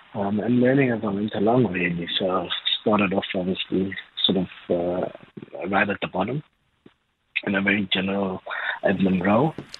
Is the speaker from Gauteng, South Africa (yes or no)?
yes; Johannesburg, Gauteng, South Africa; also born or lived in Soweto; so I originated in Soweto, Pretoria, born in bed there. But my family's homestead is in Northwest, from Soweto, sort of moved to the east end of Johannesburg.